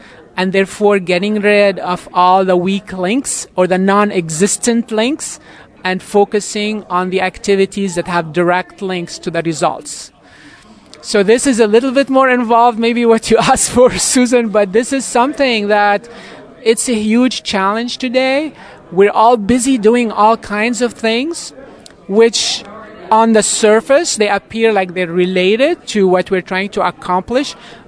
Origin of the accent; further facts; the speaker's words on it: Lebanon; I grew up in Lebanon.